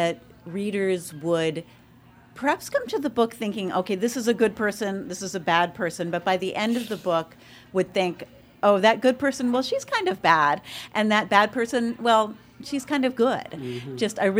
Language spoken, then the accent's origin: English; Kensington, Maryland, United States; I grew up in Kensington. And Noyes Library, the children's library, is a favorite.